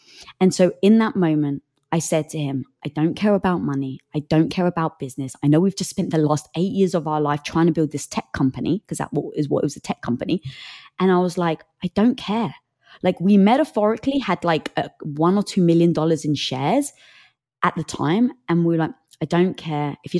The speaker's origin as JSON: {"language": "English", "region": "England", "country": "United Kingdom", "said": "I'm from England. My parents are from Cyprus."}